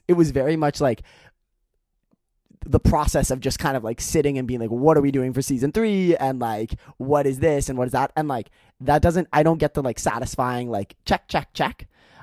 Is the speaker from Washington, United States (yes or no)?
yes; Seattle, Washington, United States; Like, I grew up in Seattle.